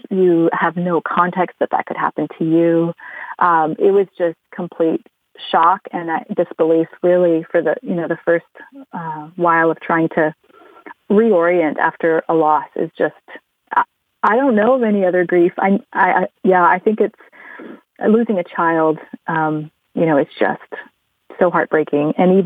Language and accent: English; Canada; I'm from Canada, so flying to the United States was not flying home, but it was certainly closer to home.